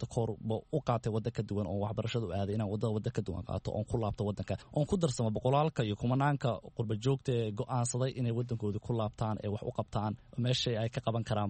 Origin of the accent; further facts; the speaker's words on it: Baladxaawo, Gedo, Somalia; moved away; also born or lived in Mogadishu / Kenya; waddankan wax yar baan joogay shan sano baa hadda lagu sii socdaa intaan imaaday aniga waxaan ku dhashay miyiga magaalada Baladxaawo magaalada Baladxaawo ayaan waxbarashadayda hoose iyo madrasada kusoo dhigtay kadibna waxaan u gudbay magaalada Muqdisho